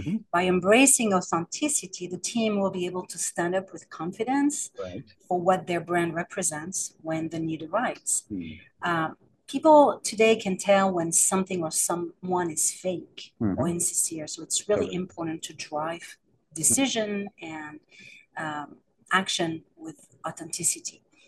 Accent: France; English is a second language; moved away as an adult; also born or lived in San Francisco, United States; now in New York City, United States; Well, I'm originally from France. I moved in 1998 to San Francisco Bay Area.

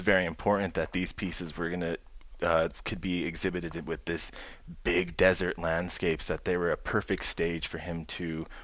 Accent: Santa Fe, New Mexico, United States; And like you said, I grew up in Santa Fe.

